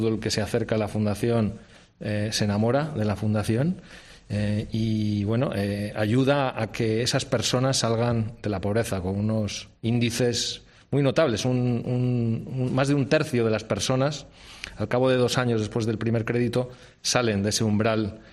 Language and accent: Spanish; Spain; Yo me siento, desde luego, muy orgulloso como español